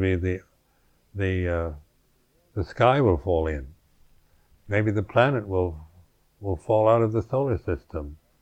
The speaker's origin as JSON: {"language": "English", "country": "United States", "tie": "born there", "said": "I was born in America"}